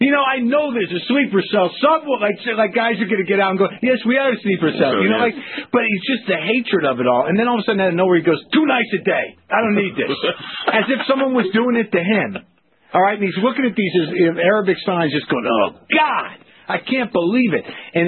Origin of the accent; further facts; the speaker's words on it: United States; just from growing up in America, I know people that are Catholic